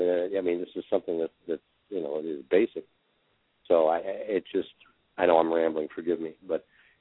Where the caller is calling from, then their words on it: Texas, United States; I mean, I'm calling you from Texas, and my own congressman, I'm sure he's a great guy